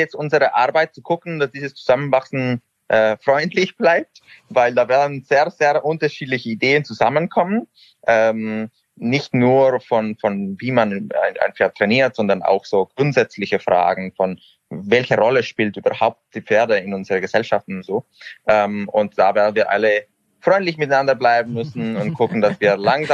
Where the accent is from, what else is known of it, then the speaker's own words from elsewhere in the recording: Mexico; moved away; Also wenn man jetzt zum Beispiel in Mexiko, da wo ich aufgewachsen bin, guckt ein bisschen